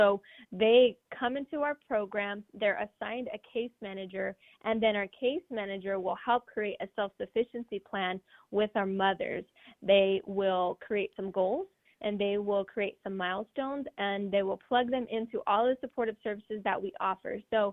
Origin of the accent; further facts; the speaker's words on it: San Bernardino, California, United States; growing up in San Bernardino, I've always seen the poverty